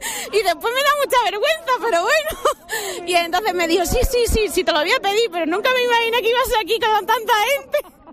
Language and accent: Spanish; Bienvenida, Extremadura, Spain; pero somos de Bienvenida, de Badajoz